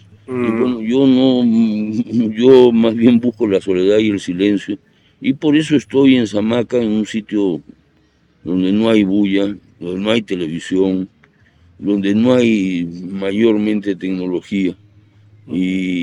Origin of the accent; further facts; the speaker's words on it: Lima, Peru; moved away; Yo escapé de Lima, yo soy un fugitivo de Lima